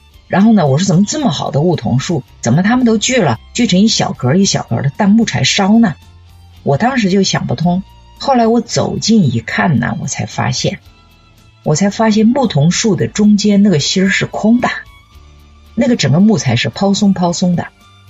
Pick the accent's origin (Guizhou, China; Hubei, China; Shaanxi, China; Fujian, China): Hubei, China; 我小的时候我们家有一个小院子，因为我是在湖北长大哈，夏天特别热哈